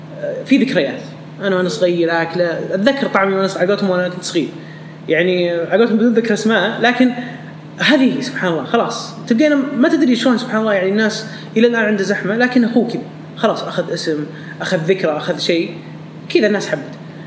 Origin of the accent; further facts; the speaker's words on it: Saudi Arabia; الحين الحمد لله يوم دخلنا في مجال المطاعم كسعوديين كلنا